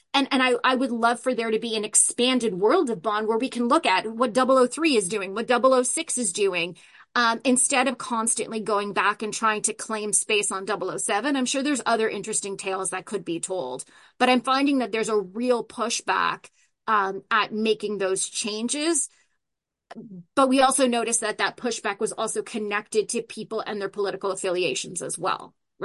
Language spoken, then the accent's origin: English; Ontario, Canada; So I'm from Ontario, which is kind of the sort of the southern, I'm in southern Ontario.